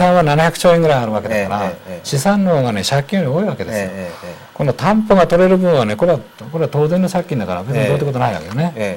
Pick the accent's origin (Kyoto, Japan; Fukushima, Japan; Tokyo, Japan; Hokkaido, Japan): Fukushima, Japan; 僕は福島県出身だからね、